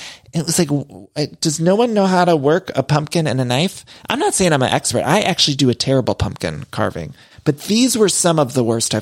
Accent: Ohio, United States; Now, I'm from Ohio. I don't like anyone insulting the Midwest, okay?

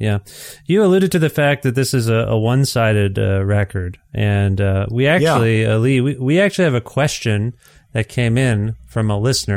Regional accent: Canada; as a Canadian here

